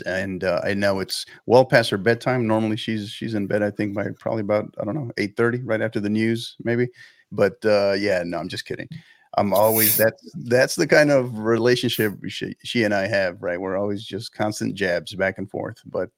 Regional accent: El Paso, Texas, United States; I'm originally from the El Paso area.

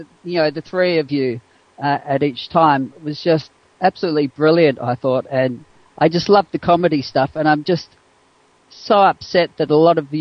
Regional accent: Western Australia, Australia; Western Australia.

